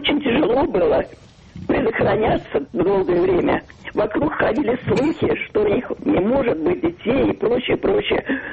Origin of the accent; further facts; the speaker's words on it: Moscow, Russia; born there; Я родилась в Москве, не то что я приезжая была.